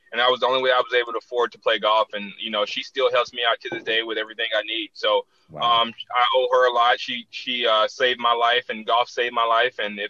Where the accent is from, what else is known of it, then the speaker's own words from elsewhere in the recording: Tallahassee, Florida, United States; And I have so much support in my hometown, Tallahassee.